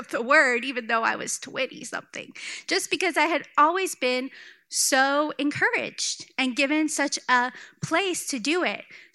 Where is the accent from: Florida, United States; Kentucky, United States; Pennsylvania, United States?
Florida, United States; Live Oak; I grew up in Live Oak, Florida. I went to Melody. It was Christian Center, then Melody Church now.